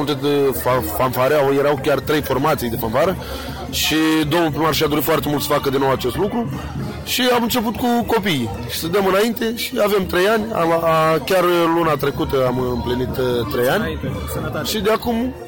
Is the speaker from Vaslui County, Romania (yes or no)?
yes; Vaslui, Vaslui County, Romania; Nu, eu sunt din Vaslui.